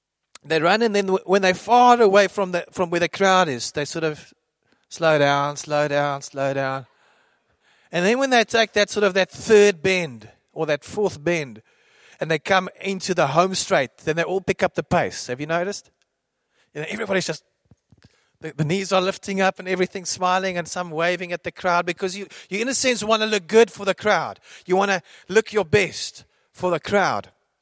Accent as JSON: {"language": "English", "town": "Randburg", "region": "Gauteng", "country": "South Africa", "tie": "born or raised there", "said": "I grew up in Randburg, so I was in Fontainebleau Law School and Hoërskool Randburg to begin with."}